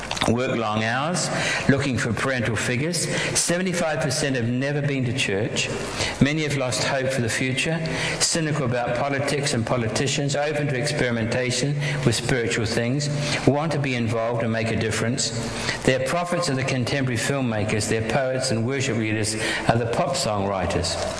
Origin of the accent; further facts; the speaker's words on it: New Zealand; now in London, United Kingdom; But I grew up in New Zealand and in the farmlands. I don't like cities.